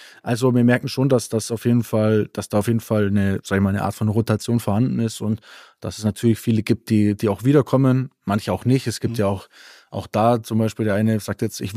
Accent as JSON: {"language": "German", "region": "Bavaria", "country": "Germany", "tie": "born or raised there", "said": "Ich bin natürlich auch im Allgäu groß geworden, da ist jetzt nicht so richtig viel Action."}